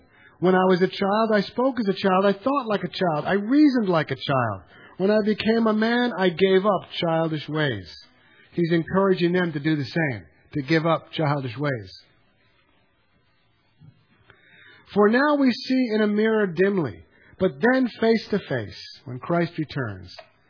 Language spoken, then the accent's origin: English; New York City, New York, United States; You don't have to grow up in New York City. I grew up in New York City.